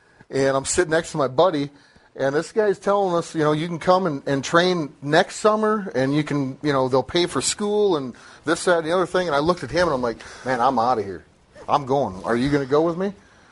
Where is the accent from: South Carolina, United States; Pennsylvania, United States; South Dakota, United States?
South Dakota, United States; Like, you know, growing up in South Dakota is kind of barbaric.